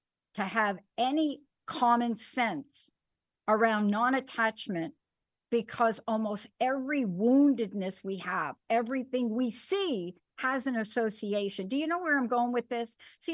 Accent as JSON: {"language": "English", "region": "New York", "country": "United States", "said": "I'm a kid from the Bronx. I had a rough childhood."}